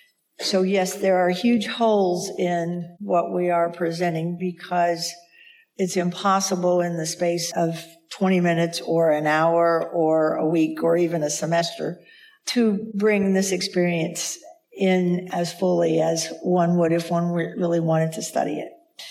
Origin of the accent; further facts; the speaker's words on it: Midwest, United States; because basically we're two dykes from the Midwest.